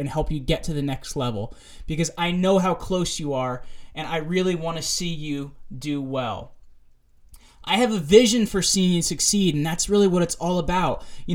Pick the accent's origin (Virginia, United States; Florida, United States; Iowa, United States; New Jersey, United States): New Jersey, United States; born there; I am 28 years old, and I was born in New Jersey.